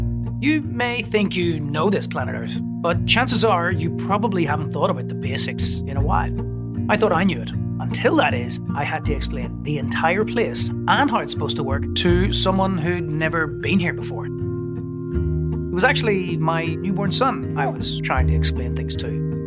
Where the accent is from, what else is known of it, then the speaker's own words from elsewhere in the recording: Northern Ireland, United Kingdom; where I was growing up in Northern Ireland